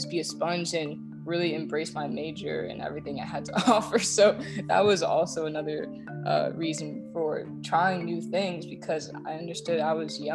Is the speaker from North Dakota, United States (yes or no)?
no; Maryland, United States; I'm home from the West Coast. I'm originally from Maryland.